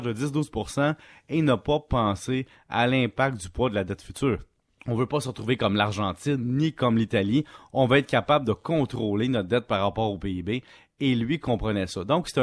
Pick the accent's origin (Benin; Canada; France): Canada; Salaberry-de-Valleyfield, Quebec; Tu sais, même moi, je viens de Valleyfield, l'usine a fermé